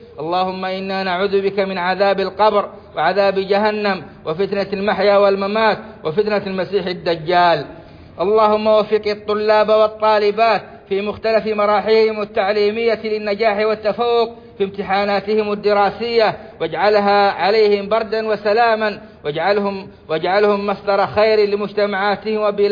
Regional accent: Saudi Arabia; اللهم أدم على بلادنا السعودية أمنها وإيمانها

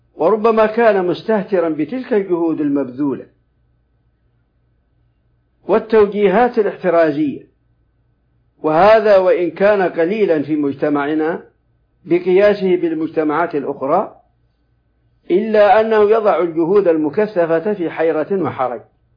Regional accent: Saudi Arabia; في بلادنا المملكة العربية السعودية

